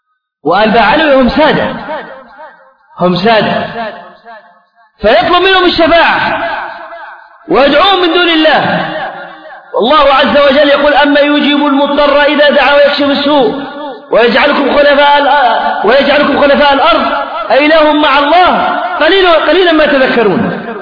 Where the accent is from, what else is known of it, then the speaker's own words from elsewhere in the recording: Aden, Yemen; يمكن يستهوا عندنا في عدن ولا في بعض المحافظات